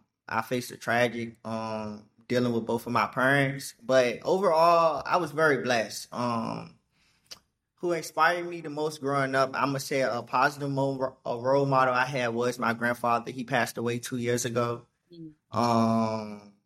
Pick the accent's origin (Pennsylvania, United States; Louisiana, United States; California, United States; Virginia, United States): Virginia, United States; Richmond; I grew up in Richmond, Virginia, to be exact, the 804, the rich, whatever y'all call us. Yeah, yeah. That's where I'm from.